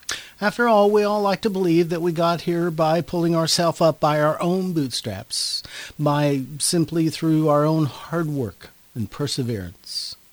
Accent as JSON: {"language": "English", "country": "United States", "said": "especially as an American, this text from today's lesson can be a bit confusing to us"}